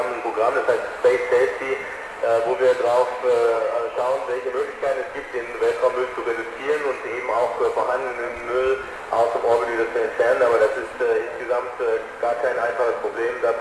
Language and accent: German; Künzelsau, Baden-Württemberg, Germany